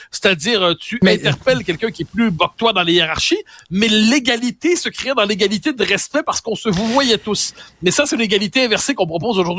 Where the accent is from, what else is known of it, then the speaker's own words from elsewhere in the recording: Quebec, Canada; je suis québécois, donc je tutoie plus facilement que les Français ne tutoient